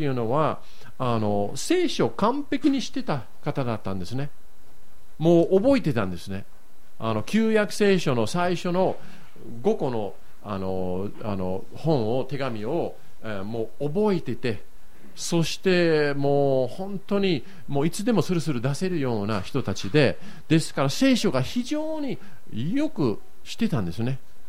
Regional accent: Yokohama, Kanagawa, Japan; あの横浜育ちで、そして小学校の時に柔道をやってたんですね。

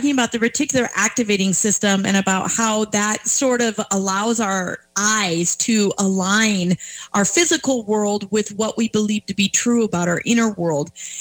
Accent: Minnesota, United States; I'm a Minnesotan, I like German soccer, I am an American

